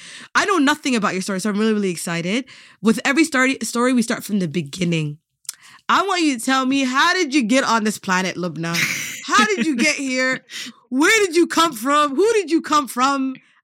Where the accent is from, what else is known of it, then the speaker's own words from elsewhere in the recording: Canada; you know, I'm from Canada, so I don't know what it's like growing up in France.